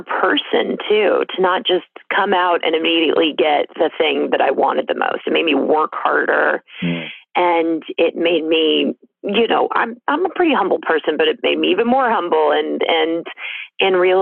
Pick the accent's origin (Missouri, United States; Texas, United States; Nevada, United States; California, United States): Nevada, United States; Las Vegas; Yes, very true. I was born and raised in Las Vegas.